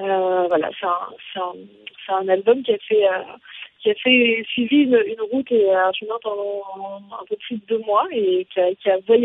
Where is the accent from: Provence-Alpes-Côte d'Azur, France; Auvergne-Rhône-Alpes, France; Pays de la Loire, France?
Provence-Alpes-Côte d'Azur, France; moi je suis originaire du Var et je suis retournée dans le conservatoire dans lequel j'ai appris la musique et notamment le piano